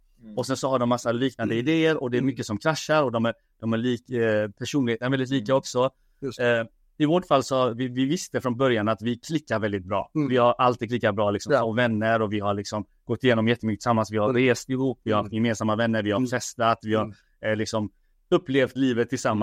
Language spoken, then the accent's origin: Swedish; Angered, Västra Götaland County, Sweden; jag är uppvuxen i Angered, i orten.